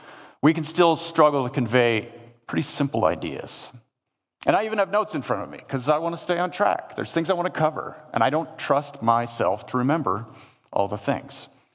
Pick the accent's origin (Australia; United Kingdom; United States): United States; born there; I am a white male. I was born in the United States.